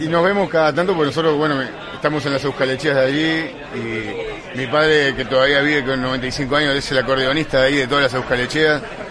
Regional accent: Uruguay; also born or lived in Pamplona; Somos uruguayos, pero somos de aquí. Mi padre es de Euskal Herria, de Orbara, Bahía Escua, Nafarroa. Y nos sentimos pues de los dos sitios.

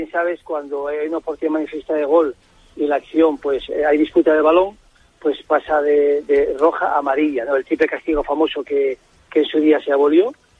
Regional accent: Spain; le deseamos como español, como compañero, mucha suerte.

